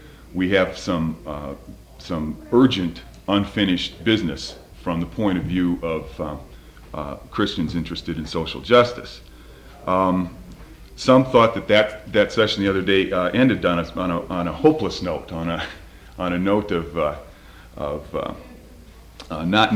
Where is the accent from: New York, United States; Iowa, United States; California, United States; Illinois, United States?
Illinois, United States; Chicago; I come from Chicago